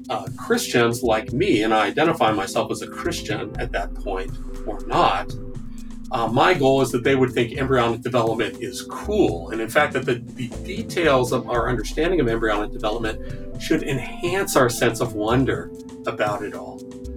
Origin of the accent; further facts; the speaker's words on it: Washington, District of Columbia, United States; also born or lived in Milwaukee; we moved away from the Milwaukee area when I was four, and I spent most of my growing up years in the Washington, D.C. area. And I did high school there